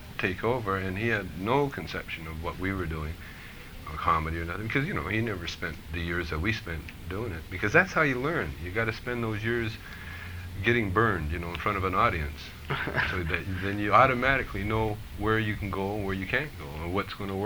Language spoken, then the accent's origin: English; Canada; I grew up in Canada, I remember. We moved from the country into this little quiet little neighborhood. we lived in the woods